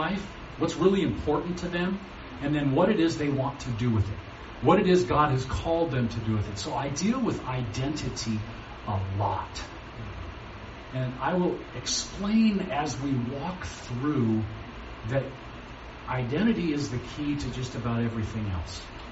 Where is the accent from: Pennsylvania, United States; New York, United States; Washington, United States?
Washington, United States; Bellevue; we live in Bellevue. I grew up in Bellevue, and Bellevue's changed a little bit since I grew up there.